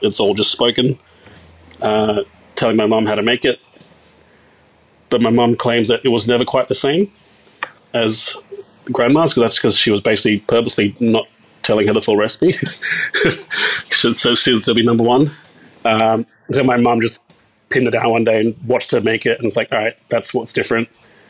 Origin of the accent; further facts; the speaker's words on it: Castle Hill, New South Wales, Australia; So I grew up in Northwest, like Castle Hill, Cherrybrook kind of area, Sri Lankan family.